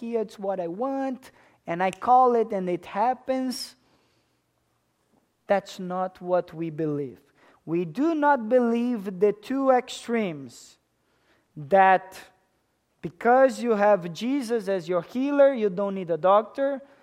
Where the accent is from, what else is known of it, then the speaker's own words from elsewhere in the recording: Canada; And I'm Canadian.